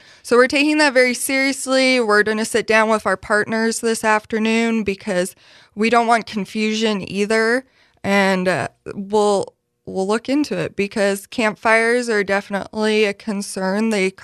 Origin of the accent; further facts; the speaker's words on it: the West, United States; Because that's definitely part of something growing up in the West that we learn